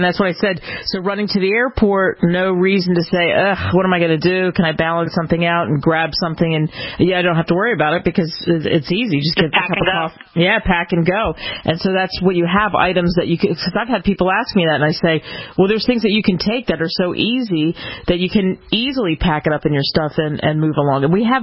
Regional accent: Philadelphia, Pennsylvania, United States; I'm from Philly, so they have this Philly cheesesteak sandwich.

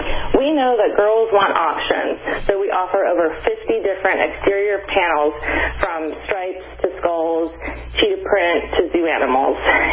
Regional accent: Santa Barbara, California, United States; now in England, United Kingdom; I grew up in California, Santa Barbara, actually. Went to USC, and that's actually where I met my business partner.

